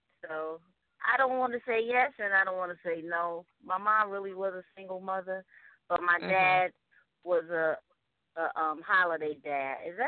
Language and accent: English; Bronx, New York, United States; also born or lived in North Carolina; I'm from the Bronx, New York. Bronx, New York, born in North Carolina, migrated to the Boogie Down.